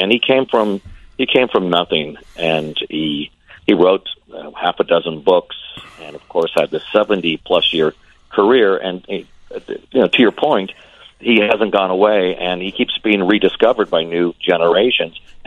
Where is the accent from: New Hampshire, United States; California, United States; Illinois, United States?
California, United States; Sierra Madre; in a church hall where I grew up in Sierra Madre, California